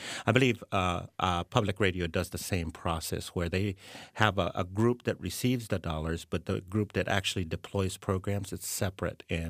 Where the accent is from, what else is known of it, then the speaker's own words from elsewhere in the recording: Guatemala; I'm actually originally from Guatemala, Central America